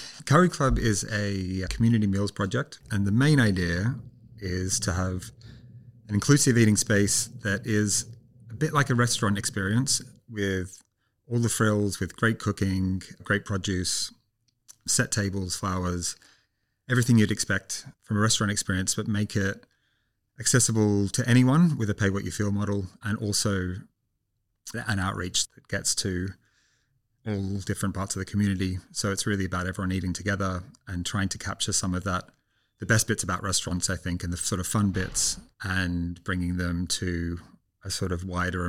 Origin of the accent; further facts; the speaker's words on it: Australia; moved away as an adult; I sort of learned cooking from Liz, really, when I moved here from Australia. I was a terrible cook.